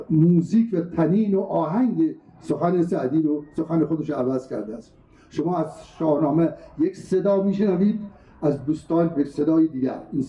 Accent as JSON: {"language": "Persian", "region": "Khorasan", "country": "Iran", "tie": "born or raised there", "said": "من از خراسان آمدم، با وجود فردوسی در واقع بزرگ شدم، در نام فردوسی و در خون فردوسی"}